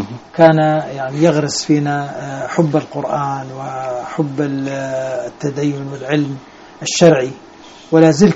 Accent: Ain Janna, Ajloun Governorate, Jordan; also born or lived in Nablus; ثم طبعا أنا بدايتي ونشأتي الأولى حتى الصف الأول الابتدائي في مدينة نابلس كان الوالد رحمه الله يعمل هناك، وخرجنا بعد ذلك إلى بلدتنا التي منها يعني نحن في عجلون في قرية اسمها عين جنة

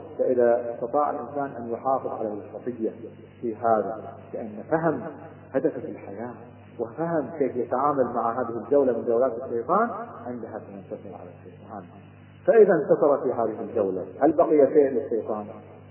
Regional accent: Kuwait; أذكر أحد التجار عندنا في الكويت

